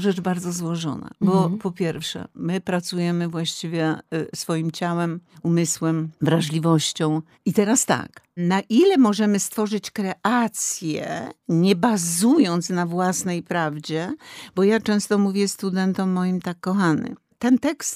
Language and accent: Polish; Kraków, Lesser Poland, Poland; bo jestem krakowianką.